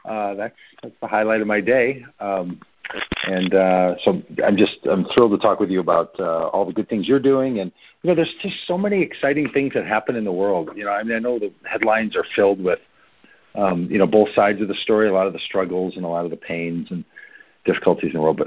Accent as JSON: {"language": "English", "town": "Minneapolis", "region": "Minnesota", "country": "United States", "tie": "born or raised there", "said": "So I was raised here in the Twin Cities, Minneapolis and St. Paul area, in a family that didn't go to church at all ever."}